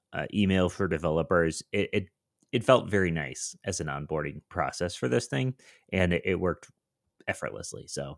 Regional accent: Denver, Colorado, United States; I'm a developer from Denver.

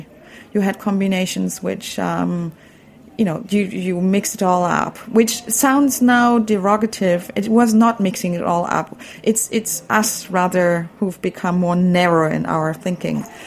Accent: Berlin, Germany; English is a second language; I grew up in Berlin.

